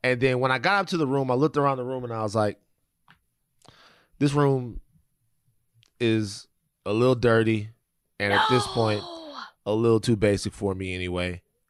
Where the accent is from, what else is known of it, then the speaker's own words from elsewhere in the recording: Louisiana, United States; I'm from Louisiana. Our systems always be down.